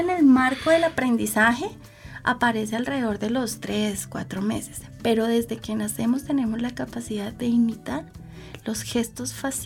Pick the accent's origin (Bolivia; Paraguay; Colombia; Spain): Colombia; Si nosotros como cultura colombiana tenemos constancias